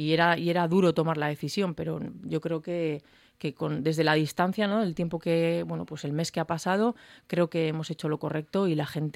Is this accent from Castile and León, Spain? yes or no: no; Basque Country, Spain; yo además en concreto, que soy de Aiaraldea